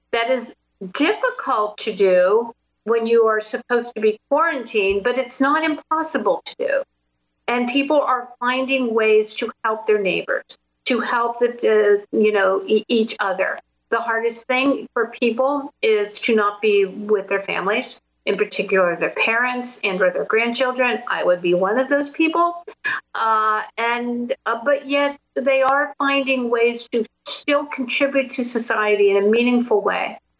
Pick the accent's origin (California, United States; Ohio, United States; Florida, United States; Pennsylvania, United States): Pennsylvania, United States; Pittsburgh; So I started my journey in my hometown of Pittsburgh, where I live.